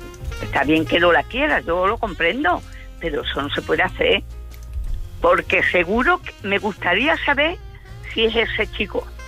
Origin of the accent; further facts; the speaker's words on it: Cáceres, Extremadura, Spain; Soy de Cáceres.